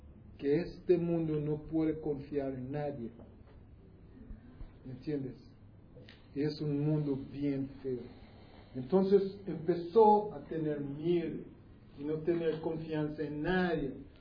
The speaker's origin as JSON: {"language": "Spanish", "country": "Jamaica", "tie": "born there", "second_language": "Spanish", "said": "Yo nací en Jamaica."}